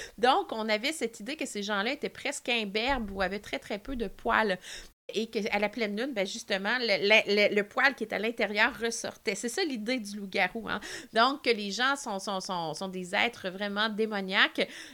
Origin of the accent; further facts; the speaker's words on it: Yamachiche, Quebec, Canada; parce que, bon, je suis de Yamachiche, donc c'était un des contes qui était situé à Trois-Rivières